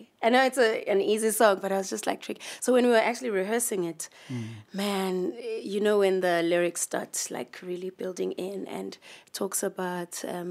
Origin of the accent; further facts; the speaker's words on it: Johannesburg, Gauteng, South Africa; Born and bred in Joburg, mm-hmm. in the east side.